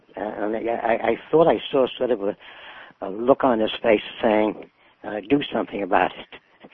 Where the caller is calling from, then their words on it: Boston, Massachusetts, United States; Boston area.